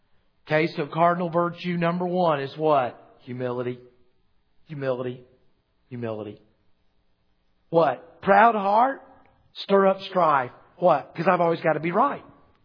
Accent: United States; I'm an American. I'm Presbyterian.

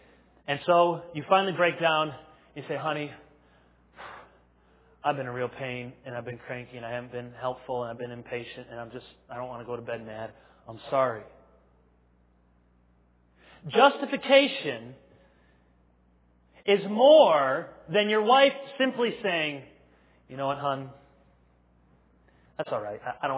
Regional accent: Chicago, Illinois, United States; born there; I was born in Chicago, so that's Central Standard Time.

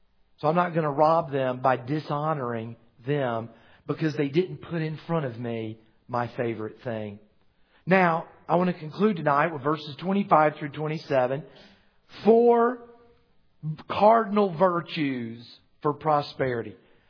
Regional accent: United States; I'm an American. I'm Presbyterian.

